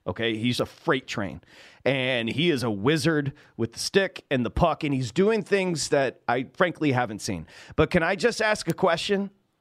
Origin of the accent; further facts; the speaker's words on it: Detroit, Michigan, United States; If you like the sport like I did growing up in Detroit, you heard the same names, okay?